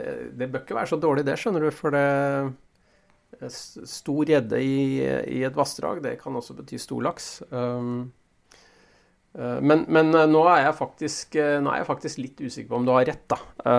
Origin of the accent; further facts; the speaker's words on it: Ski, Akershus, Norway; Ja, jeg kom jo fra Oslo-området, fra Ski, nærmere bestemt, og der det jo ikke så mye laks.